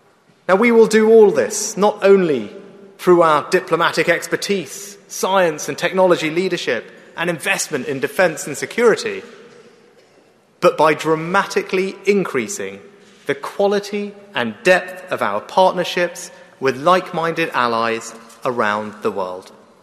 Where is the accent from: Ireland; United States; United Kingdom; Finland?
United Kingdom; Southampton, South East England; born there; I was born in Southampton, a port city the Victorians called the gateway to the world